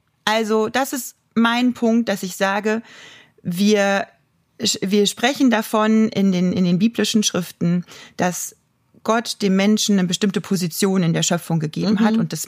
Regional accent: Germany; das hört man sicherlich, ich komme aus Deutschland

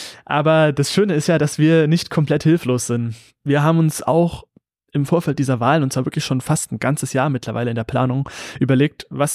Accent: East Germany, Germany; mir persönlich als Ostdeutscher

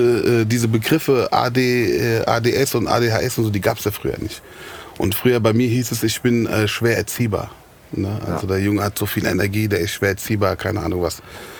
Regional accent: Frankfurt, Hesse, Germany; Also eigentlich bin ich gebürtiger Sachsenhausener. Ich habe meine Kindheit in Sachsenhausen verbracht.

